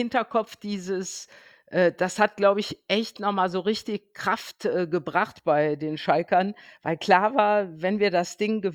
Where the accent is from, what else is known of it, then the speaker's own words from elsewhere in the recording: Bonn, North Rhine-Westphalia, Germany; der hat es ja nicht mit Köln und ich als Bonner auch nicht